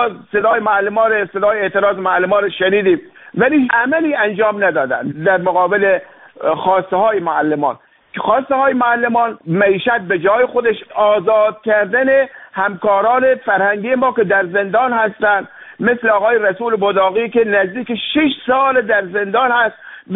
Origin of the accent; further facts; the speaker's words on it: Iran; خب ما ایرانی هستیم، ما انسان هستیم